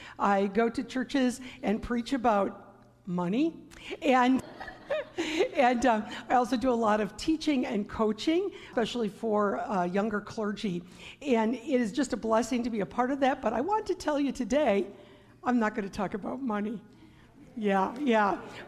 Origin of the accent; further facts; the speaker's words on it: Lexington, Michigan, United States; I have always lived on the southeast side of the state. I was raised in Lexington on Lake Huron, and now we live in southwest Michigan.